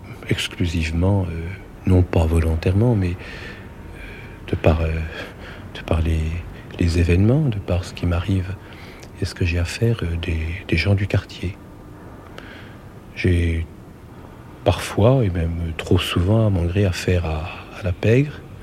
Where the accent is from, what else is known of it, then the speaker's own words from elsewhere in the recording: Paris, Île-de-France, France; Je suis un méridional de la Porte d'Orléans, du 15e, du 7e arrondissement.